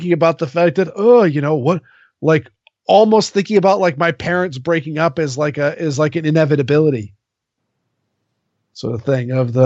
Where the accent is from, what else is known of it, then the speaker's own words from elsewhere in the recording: Maine, United States; I mean, I grew up in Southern Maine, everybody I hung out with hated him.